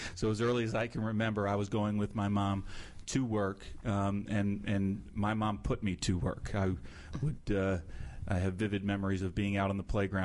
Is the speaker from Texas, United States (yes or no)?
no; Potomac, Maryland, United States; also born or lived in Upper Marlboro, United States; I grew up, until I was in third grade, I grew up in Prince George's County in Upper Marlboro, Maryland, and then I moved to Potomac, Maryland.